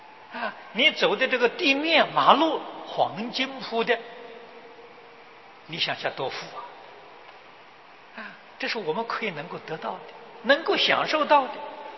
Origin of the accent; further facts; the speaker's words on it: China; 所以我们中国人呢，口头上常讲啊，舍得。